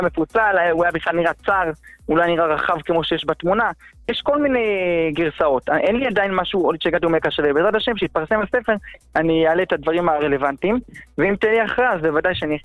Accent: Beit Shemesh, Jerusalem District, Israel

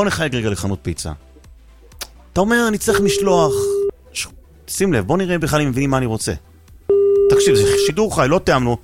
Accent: Jerusalem, Jerusalem District, Israel; אני הייתי בתור ילד בית וגן, ידעתי שאנחנו בקרב גדול מאוד על משכונה יותר טובה בירושלים

